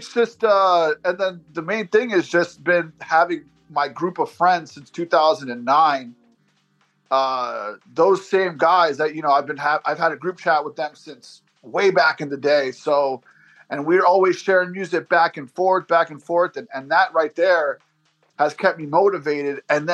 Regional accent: Spring Hill, Florida, United States; like I run with my buddies that I grew up with here in Spring Hill, Brooksville.

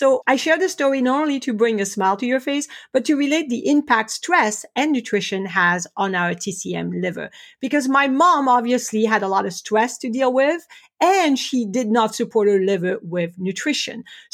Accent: France; Growing up in France, we lived in a small one-bedroom rental apartment, and my mom was a single mother of three.

